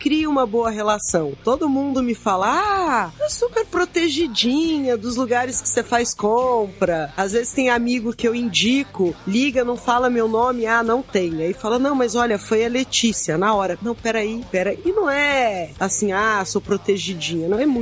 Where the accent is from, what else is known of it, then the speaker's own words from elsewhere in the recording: Goiás, Brazil; E me lembra super minha infância em Goiás